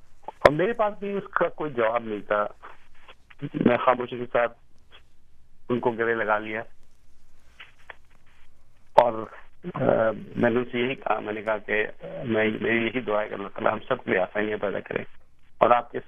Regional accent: Bangladesh; also born or lived in Pakistan; now in United States; اور میں وہیں پلا بڑھا. اور جب 1971 میں بنگلہ دیش بن گیا تو اس کے بعد ہم لوگ ایک دو سال وہاں رہے, پھر 73 میں میں پاکستان آ گیا

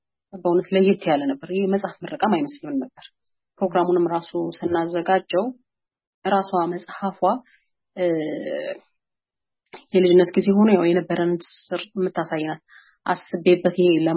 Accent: Debre Birhan, Amhara, Ethiopia; also born or lived in United States; እኔ ደብረ አንቶች ነው ያደግኩት። የመጀመሪያ ድረስ ከሃይ ስኩል ደብረ ብርሃን ነው ያጠናቀቅኩት።

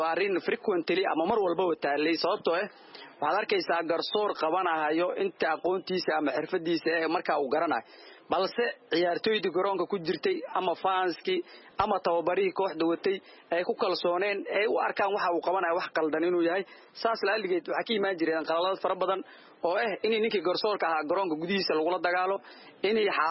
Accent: Labasiigaale, Garissa County, Kenya; waxaan ka soo jeedaa Labasiigaale location number 29 ward Dadab sub count

